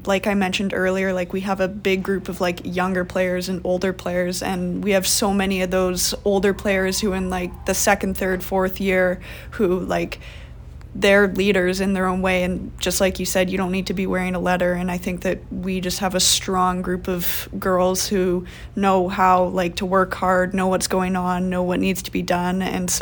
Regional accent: St. Albert, Alberta, Canada; growing up in St. Albert, my dad would build an outdoor rink in our backyard

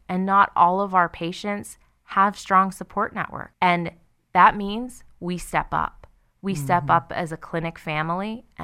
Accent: Blairsville, Pennsylvania, United States; I am. I'm from Blairsville, Pennsylvania, so I grew up there my entire life.

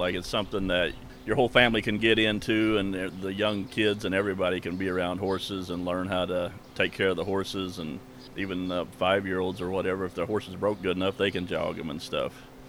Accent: Arthur, Illinois, United States; I'm from Arthur, Illinois, but I come up here every day and train the horses.

